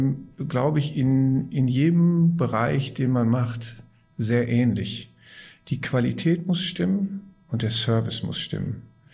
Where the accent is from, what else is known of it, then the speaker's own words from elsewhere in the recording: Gelsenkirchen, North Rhine-Westphalia, Germany; ich komme aus Gelsenkirchen